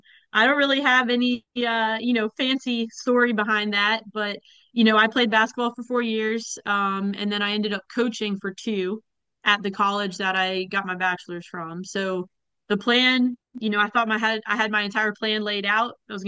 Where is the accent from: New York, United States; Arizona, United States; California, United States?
New York, United States; now in Richmond Hill, United States; Originally, I was born in New York, and back in 2005, my family moved down from a smaller town in New York. We're about 40 minutes north of the city to Richmond Hill, which is just right outside of the city of Savannah.